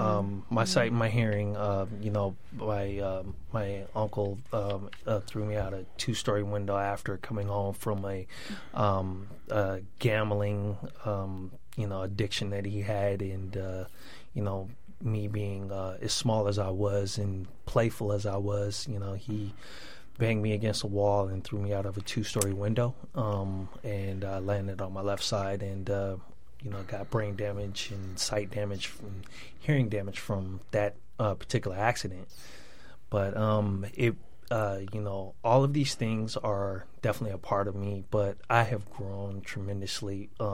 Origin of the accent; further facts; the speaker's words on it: Sacramento, California, United States; Well, growing up in Sacramento, California, I was introduced to a life of gang activity and being involved in with the wrong crowds